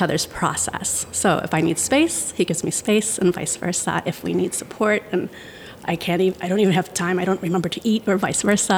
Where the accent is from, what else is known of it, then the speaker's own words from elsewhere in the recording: Bloomington, Indiana, United States; Well, I came from Bloomington and I got my undergrad in painting.